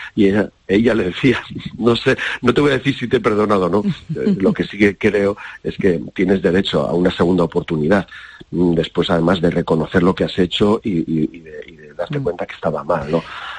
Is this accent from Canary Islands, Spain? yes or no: no; Basque Country, Spain; no solo lo digo como vasco, sino como tipo que ha tenido otras experiencias en otros lugares